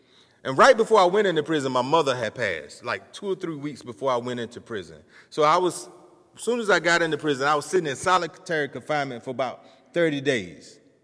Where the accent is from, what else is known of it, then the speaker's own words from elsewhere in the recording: United States; But see, where I'm from, dreams wasn't believable. You know, for me, growing up in Greene County, I graduated at the bottom of my class.